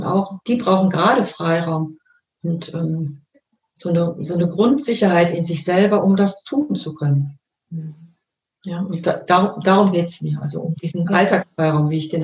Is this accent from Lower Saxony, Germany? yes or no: no; North Rhine-Westphalia, Germany; born there; Ich bin ja aus dem Ruhrgebiet geboren